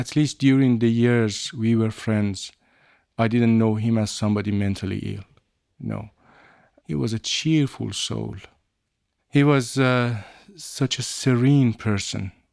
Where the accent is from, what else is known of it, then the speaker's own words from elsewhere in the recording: Shiraz, Fars, Iran; some friends, mutual friends in my hometown, Shiraz, to ask if it was true